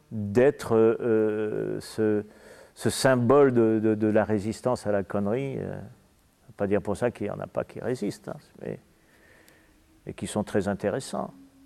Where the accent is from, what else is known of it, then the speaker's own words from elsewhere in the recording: Nice, Provence-Alpes-Côte d'Azur, France; born there; Moi, je suis né à Nice